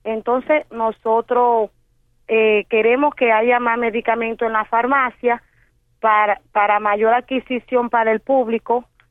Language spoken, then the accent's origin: Spanish; Cuba